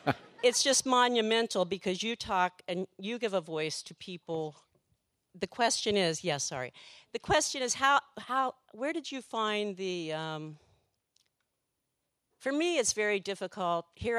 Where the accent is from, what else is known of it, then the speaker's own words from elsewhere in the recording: Appalachia, United States; Okay, 62. And I grew up in Appalachia, went to Oberlin on scholarships